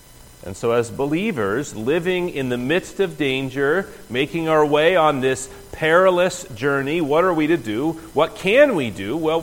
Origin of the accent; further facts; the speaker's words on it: West Virginia, United States; Well, when I was a kid growing up in West Virginia, I went to a camp called Safety Town.